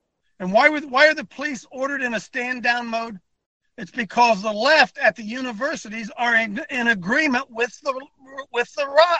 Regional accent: Ohio, United States; I'm from Ohio, so I know.

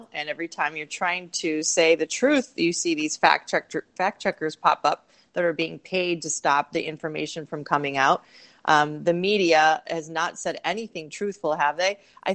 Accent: Michigan, United States; now in Georgia, United States; So I still live in Georgia, but I'm from Michigan.

